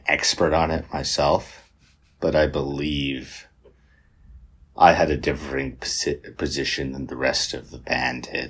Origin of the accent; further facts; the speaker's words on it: Liverpool, North West England, United Kingdom; now in London, United Kingdom; I'm from Londoning. Liverpool, UK.